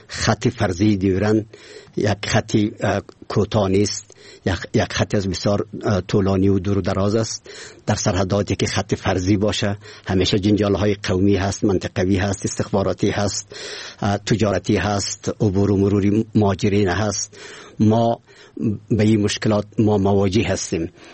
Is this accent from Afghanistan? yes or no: yes; Afghanistan; ما افغان هستیم.